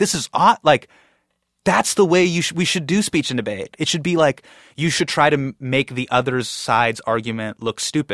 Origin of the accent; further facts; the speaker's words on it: Davis, California, United States; I grew up in Davis.